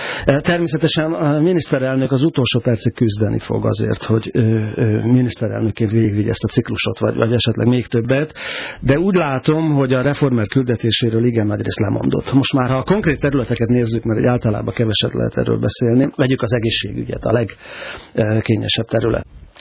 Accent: Budapest, Hungary; Ugye budapestiek vagyunk

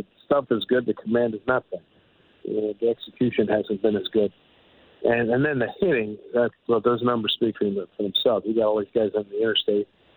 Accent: Philadelphia, Pennsylvania, United States; I grew up in Philly, and Johnny Callison was a very good right fielder.

